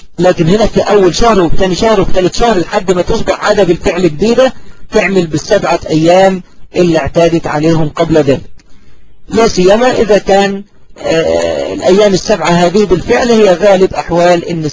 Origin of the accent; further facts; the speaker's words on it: Egypt; يعني أقول بالمعنى الدارج عندنا كمصريين تموت نفسه